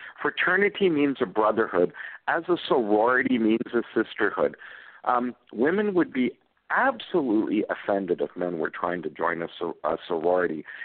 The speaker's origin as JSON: {"language": "English", "region": "Scotland", "country": "United Kingdom", "tie": "born or raised there", "said": "And yes, I was raised in Scotland"}